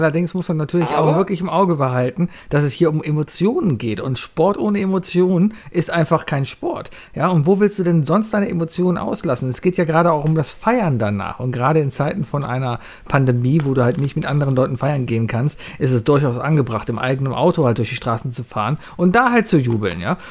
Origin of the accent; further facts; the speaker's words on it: Germany; wir als Deutsche